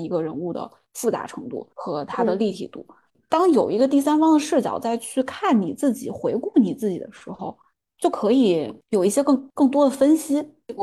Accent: China; born or raised there

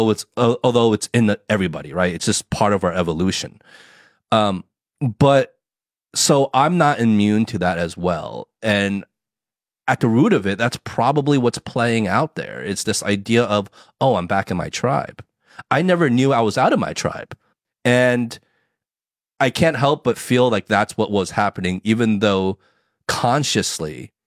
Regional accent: United States; When I was growing up in the States, I never felt more American than ever. I was like, yeah, I'm American through and through. This is my home. This is my culture.

